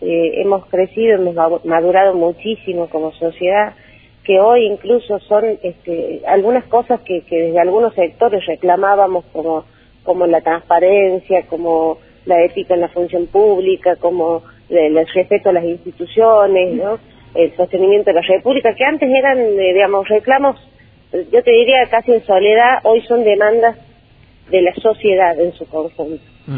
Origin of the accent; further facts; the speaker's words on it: Argentina; como argentina, como ciudadana, es un sentimiento